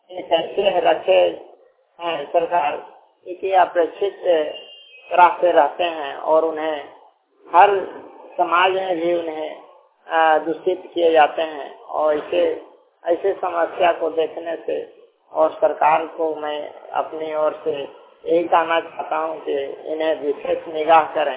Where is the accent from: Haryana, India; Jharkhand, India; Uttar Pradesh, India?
Jharkhand, India; Fermo; पता फेरमो जिला बोकारो का निवासी हूँ।